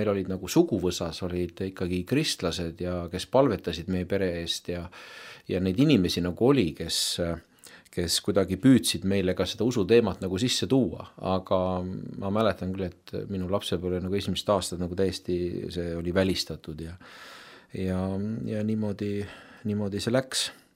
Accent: Vatla, Lääne County, Estonia; kus ma olen pärit, olen ju Läänema mees ja täiesti maapoiss. Kasvasin üles Vatla mõisas, mul oli väga ilus lapsepõlve mängumaa.

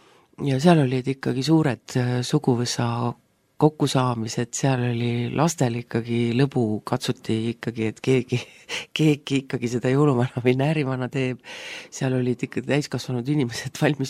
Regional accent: Rakvere, Lääne-Viru County, Estonia; Mina olen sündinud Rakveres ja elasin seal kuni oma keskkooli lõpetamiseni. Ja päris lapsepõlv oli Moonakülas. Nüüd nad vist nimetavad teda Tõrremäe kant või kuidagi nõnda Koidu tänaval

